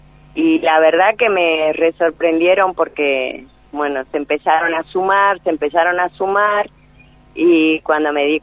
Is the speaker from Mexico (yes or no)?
no; Salta, Argentina; yo vengo de una familia tradicional gaucha. Yo soy salteña.